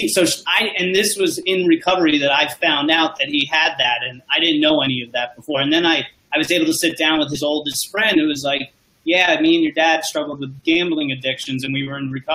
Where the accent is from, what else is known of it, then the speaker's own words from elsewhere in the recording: Florida, United States; So I'm from South Florida, and I used to think that I was a very unfortunate person who never had health insurance.